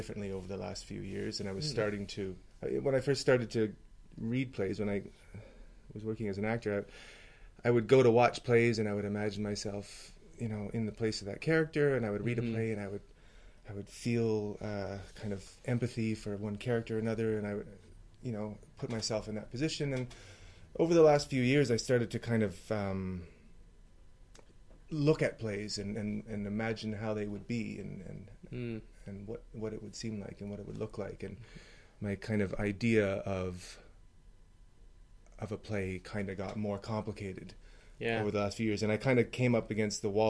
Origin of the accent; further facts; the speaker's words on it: Ontario, Canada; I came here from Toronto. I grew up in Ontario.